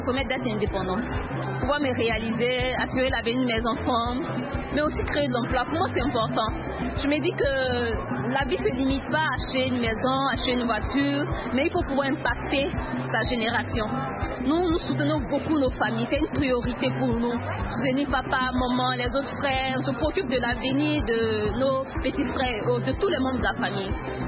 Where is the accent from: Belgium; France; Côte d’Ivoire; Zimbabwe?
Côte d’Ivoire; je viens de la Côte d'Ivoire.